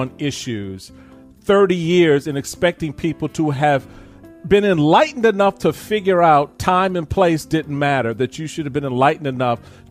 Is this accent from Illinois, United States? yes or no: no; Washington, District of Columbia, United States; even my hometown of D.C.